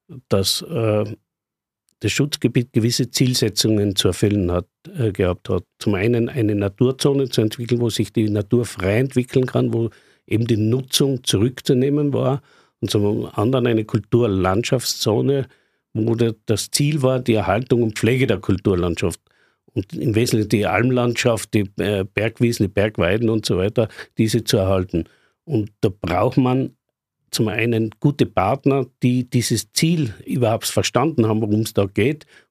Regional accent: Tyrol, Austria; Zum einen wollte ich zurück nach Osttirol, in meinen Heimatort, und dort den Beruf ausüben.

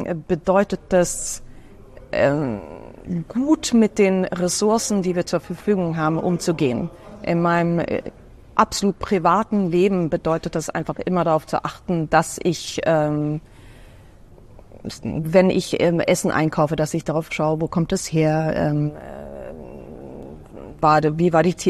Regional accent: Sweden

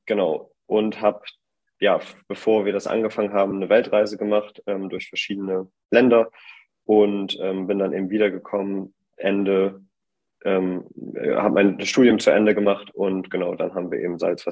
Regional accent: Bremen, Germany; born there; now in Hamburg, Germany; werde 29 Jahre alt jetzt im August, fast schon zu alt gemacht. Genau, ich komme ursprünglich aus Bremen, da bin ich geboren und habe da auch studiert. Mittlerweile wohne ich jetzt in Hamburg.

